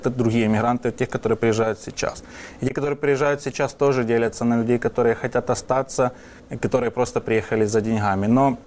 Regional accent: Ukraine; now in Poland; я вхожу в это спокойно, как бы все понимают, что я есть украинец.

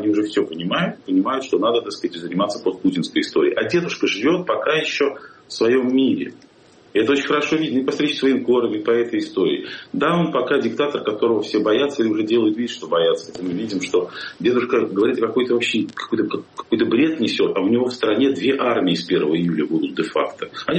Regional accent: Saint Petersburg, Russia; всю жизнь прожил на Васильевском острове

